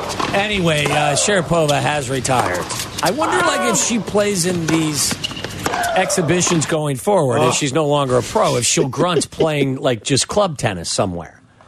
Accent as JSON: {"language": "English", "town": "Chicago", "region": "Illinois", "country": "United States", "also_born_or_lived": "Ohio", "said": "I'm not going to play for Ohio because I was born there. I'm a Chicagoan."}